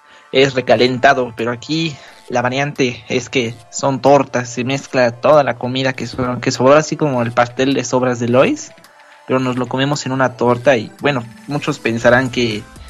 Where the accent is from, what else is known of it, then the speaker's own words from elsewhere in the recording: Mexico City, Mexico; Del Distrito Federal.